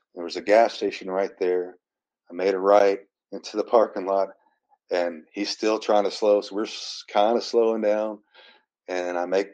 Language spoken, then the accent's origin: English; Lexington, Kentucky, United States; it was in my hometown of Lexington at the Coliseum there, Rupp Arena.